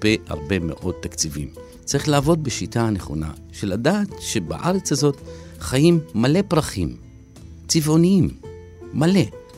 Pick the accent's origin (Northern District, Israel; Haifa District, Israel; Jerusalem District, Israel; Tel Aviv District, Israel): Haifa District, Israel; Haifa; born there; אני נולדתי בוואדי ניסנס, שהיום היא בעצם טיילת וכולם הולכים לאכול שם, וזה נורא כיפי. בזמן שלי זה לא היה, זה היה מקום של סמים, רצח.